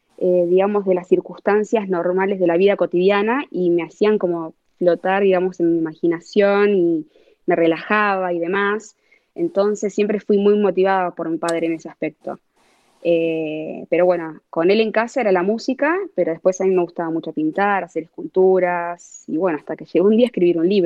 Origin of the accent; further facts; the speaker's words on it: Buenos Aires, Argentina; Nací en Argentina, en Buenos Aires, en Capital Federal.